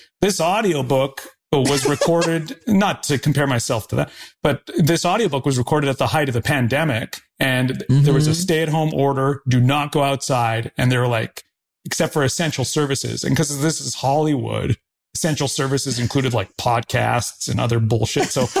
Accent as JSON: {"language": "English", "country": "Canada", "lives_now": "Los Angeles, United States", "said": "I'm in Los Angeles and I'm from Canada."}